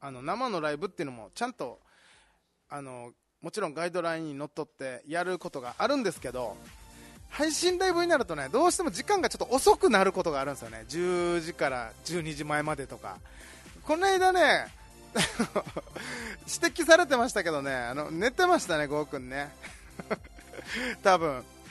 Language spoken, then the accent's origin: Japanese; Okinawa, Japan; 東京に憧れて上京してで帰ってきて、それでもまだ東京で仕事ができると、沖縄にいながらもちょっと嬉しいですよね